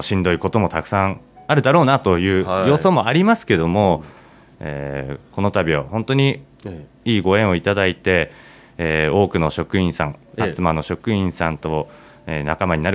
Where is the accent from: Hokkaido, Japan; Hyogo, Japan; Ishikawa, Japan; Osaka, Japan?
Hokkaido, Japan; Ebetsu; also born or lived in Sapporo; まあ、札幌の病院だったんで札幌ですけども、はい、ずっと出身地としては江別市が出身で